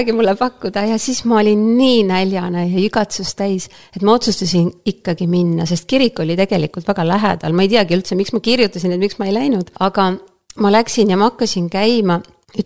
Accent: Põltsamaa, Jõgeva County, Estonia; also born or lived in Tartu; now in Hiiumaa, Estonia; ma sündisin Tartus alguses ja üliõpilaste lapseks ja elasin esimesed 5 aastat Tartus. Ja siis ma kolisin Põltsamaale, kuhu mu ema suunati tööle, nii et kooliaastad möödusid mul Põltsamaal.

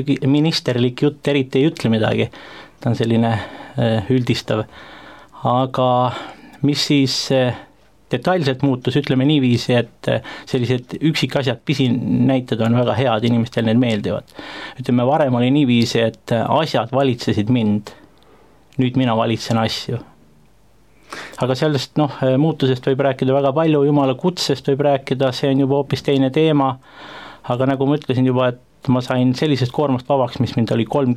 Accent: Saare County, Estonia; moved away as an adult; now in Tallinn, Estonia; Pärit olen ma Saaremaalt, aga umbes 18 aastat tagasi sai nagu tööasjus tuldud Tallinna. Siis vaheldumisi Saaremaale Tallinnas, aga üks 5 aastat ma olen siis nagu stabiilsemalt olnud juba elanud

